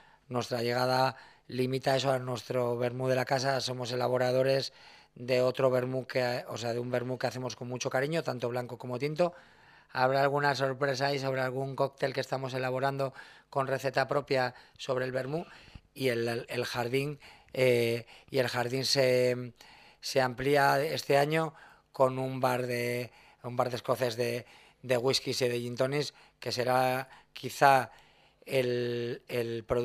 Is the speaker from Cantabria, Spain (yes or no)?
yes; Torrelavega, Cantabria, Spain; Soy de Torrelavega y somos de Torrelavega y ese hojaldre va a estar presente siempre.